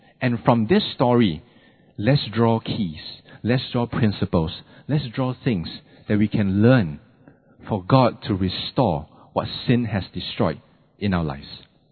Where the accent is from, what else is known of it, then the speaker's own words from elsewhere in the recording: Singapore; because we grew up in Singapore, because we spend a lot of time in Singapore